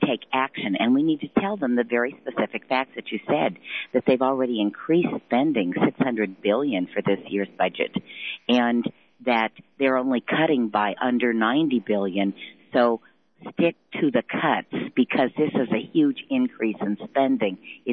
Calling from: Fort Collins, Colorado, United States; from Fort Collins.

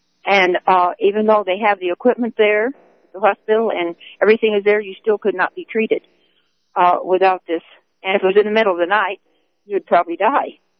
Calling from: Westminster, Colorado, United States; I'm calling from Westminster, Colorado.

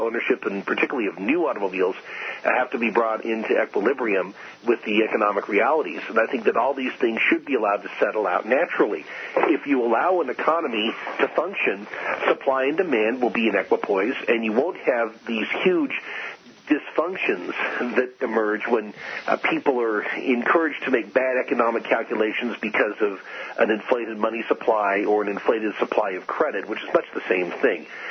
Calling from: Payette, Idaho, United States; I'm speaking from Fayette, Idaho, which is on the western part of the state of Idaho, about an hour or so west of Boise.

